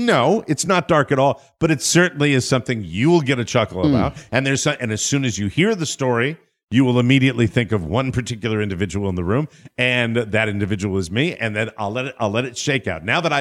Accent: Ireland; About death and my feeling about death. I am an Irishman who runs away from

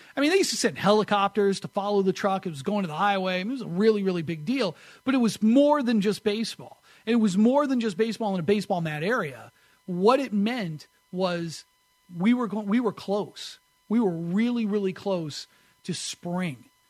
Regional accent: New England, United States; and I grew up in New England

